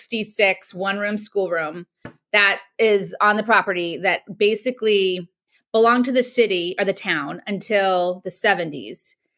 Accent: Los Angeles, California, United States; So we're from Los Angeles, and after we went to Maine, we decided we wanted to come back and discover more lakes.

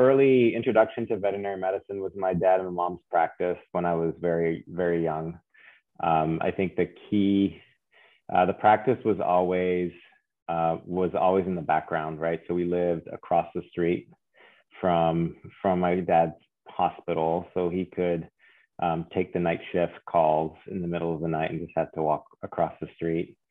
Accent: Canada; first language French; English is a second language; I am French Canadian.

